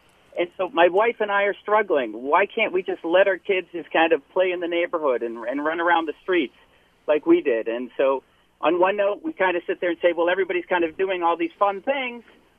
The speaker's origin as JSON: {"language": "English", "region": "East Coast", "country": "United States", "tie": "born or raised there", "said": "I grew up in the East Coast and would just spend the summer in Cape Cod playing on the beach all day long with no structure."}